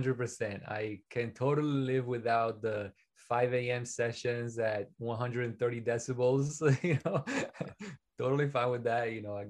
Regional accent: Venice, Veneto, Italy; English is a second language; A kid growing up in Venice, Italy, being obsessed with audio

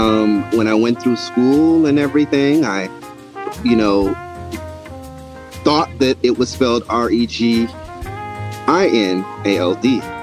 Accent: the South, United States; I'm from the South.

